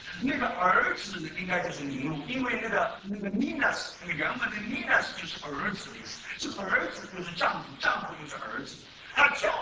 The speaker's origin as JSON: {"language": "Chinese", "country": "China", "said": "那我们从中国来的啦"}